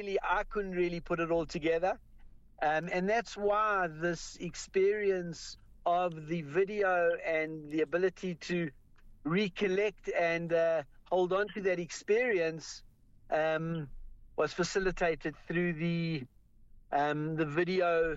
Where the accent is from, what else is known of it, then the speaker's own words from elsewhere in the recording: South Africa; I was from South Africa. I'd come for a blessing.